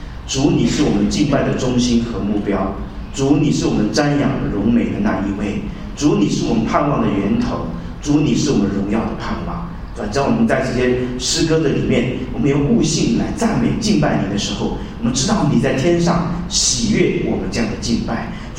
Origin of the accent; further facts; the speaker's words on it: China; 很多的人，我们中国人看到这个奴仆两个字呢，很自然的想到一些很不好的事情